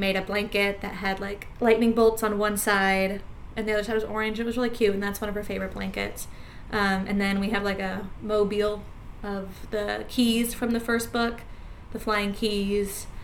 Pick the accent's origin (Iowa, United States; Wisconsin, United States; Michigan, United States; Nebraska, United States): Nebraska, United States; I was very sheltered. I grew up in Western Nebraska.